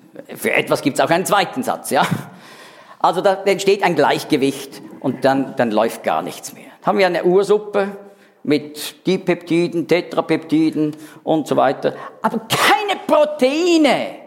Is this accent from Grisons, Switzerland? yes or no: no; Zurich, Switzerland; Ich bin in einem Knabengymnasium groß geworden in Zürich